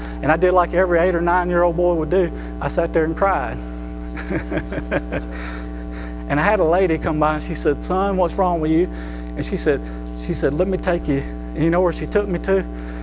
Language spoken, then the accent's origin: English; the South, United States; We're all from the South. Everybody's saved in the South, ain't they?